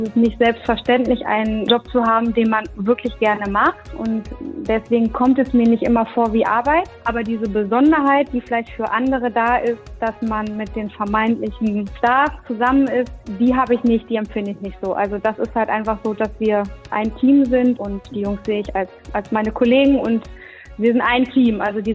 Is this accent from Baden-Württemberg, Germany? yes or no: no; Verl, North Rhine-Westphalia, Germany; Verl und ebenfalls Verl.